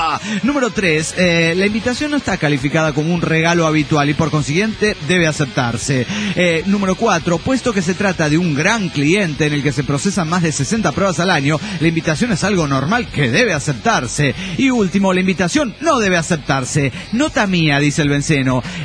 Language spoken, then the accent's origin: Spanish; Guadalajara, Jalisco, Mexico; Soy el trailero de Guadalajara, Jalisco, México.